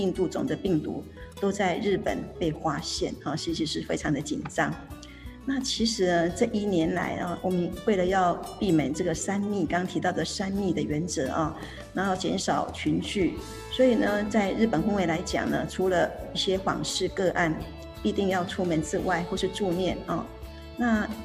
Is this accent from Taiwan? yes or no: yes; Taiwan; 日本的他们的全国都是非常的感恩我们来自台湾的爱心哈